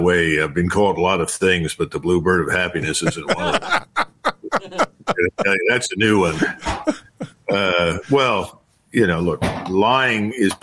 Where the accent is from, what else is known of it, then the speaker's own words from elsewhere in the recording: Philadelphia, Pennsylvania, United States; You know, I grew up in North Philadelphia. I saw that city run into the ground and deteriorate over many years.